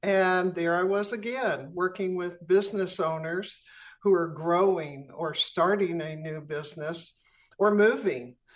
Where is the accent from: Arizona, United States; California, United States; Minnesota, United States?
California, United States; also born or lived in Philippines / Memphis; So we grew up in California, and Dad was always on a ship. And then we ended up moving Philippines and Memphis, Texas. We moved quite a bit for about 20 years.